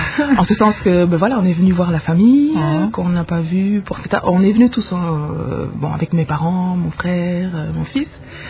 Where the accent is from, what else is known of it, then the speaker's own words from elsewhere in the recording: Brussels, Belgium; born there; Non, je suis née à Bruxelles.